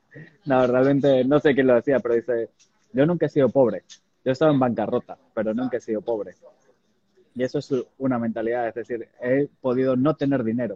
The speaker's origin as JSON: {"language": "Spanish", "country": "Argentina", "tie": "born there", "said": "Yo nací en Argentina"}